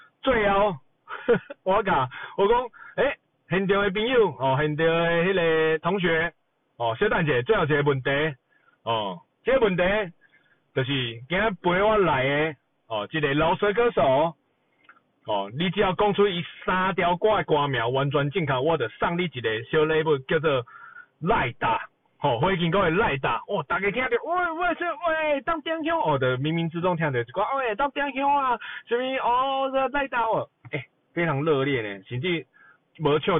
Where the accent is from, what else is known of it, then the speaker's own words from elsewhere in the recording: Taiwan; 因为我们都是台湾人啊